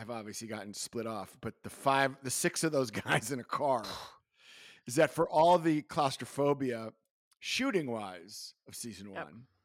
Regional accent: Chicago, Illinois, United States; he's been a hero of mine since I grew up in Chicago.

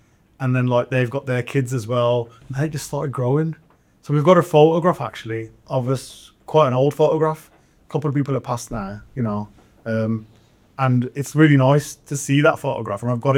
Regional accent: Punjab, India; because we're all from Punjab, we're all Sikhs, we're all from Punjab. You know, there's two sides of Punjab as well. There's the India side, there's the Pakistan side. So from our side, in the India side

